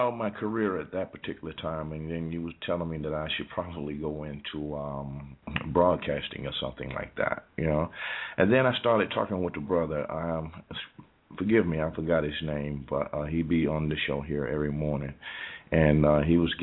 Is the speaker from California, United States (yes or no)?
no; Atlanta, Georgia, United States; now in Wichita, United States; I'm originally from Atlanta. I'm in Wichita, Kansas, right now.